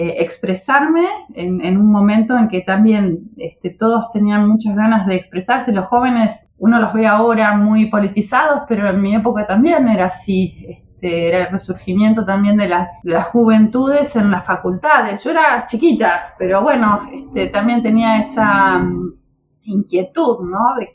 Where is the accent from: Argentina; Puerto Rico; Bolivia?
Argentina; creo que eso también habla de lo que somos nosotros argentinos